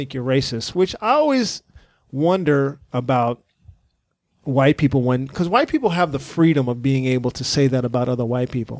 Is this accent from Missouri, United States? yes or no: no; Texas, United States; we grew up in Texas. We've been mistreated by white people.